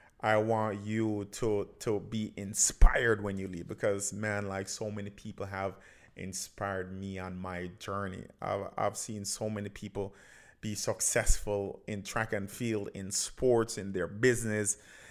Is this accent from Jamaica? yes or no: yes; Jamaica; moved away; because that is who I am, right? I'm a Jamaican, I'm an immigrant, and Patois is a part of me.